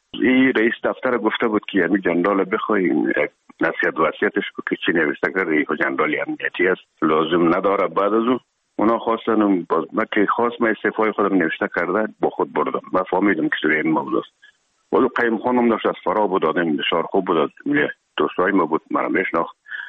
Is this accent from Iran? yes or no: no; Herat, Afghanistan; moved away as an adult; now in Kabul, Afghanistan